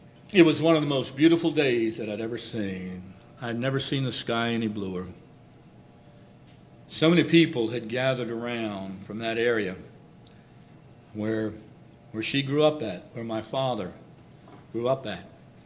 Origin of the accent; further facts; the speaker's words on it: Alexandria, Virginia, United States; I was born in Alexandria, Virginia. I went to school in the Fairfax County school system. I know you're shocked I'm going to school, but Bob's heard an amen over on his way out. But I've been in this area my whole life